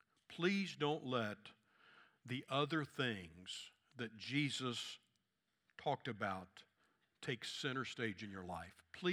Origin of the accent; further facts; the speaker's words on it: Kansas City, United States; which I grew up in the Kansas City suburbs, so I wasn't really used to a whole lot to farming.